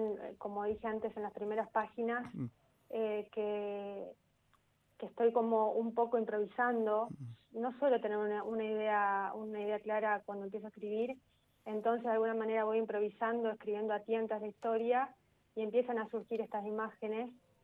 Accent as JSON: {"language": "Spanish", "region": "Entre Ríos", "country": "Argentina", "said": "en este caso yo soy de Entre Ríos, ¿no?"}